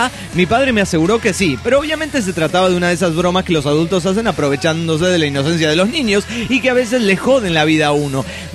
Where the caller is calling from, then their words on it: Cali, Valle del Cauca, Colombia; de Cali, Colombia.